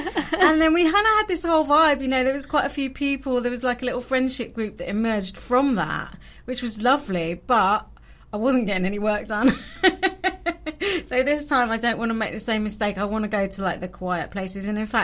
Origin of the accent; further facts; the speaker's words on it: London, United Kingdom; Well, I was born in London. I grew up in London and I was always into music from quite a young age.